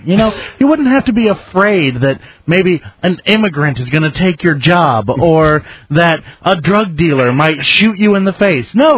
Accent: Sarasota, Florida, United States; Yeah, I'm from Sarasota, Florida.

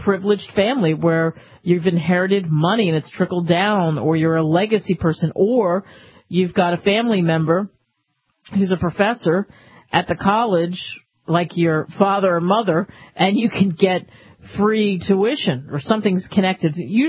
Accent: New Jersey, United States; I went to Ohio University, and I grew up in New Jersey, so you have the room and board, you have driving back and forth.

